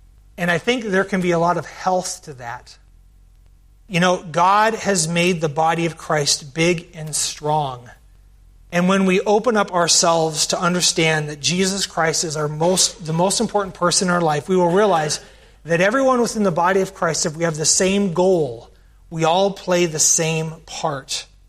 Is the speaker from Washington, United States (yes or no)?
yes; Spokane, Washington, United States; Ken Parker, who was the pastor of my church that I grew up in Spokane, Washington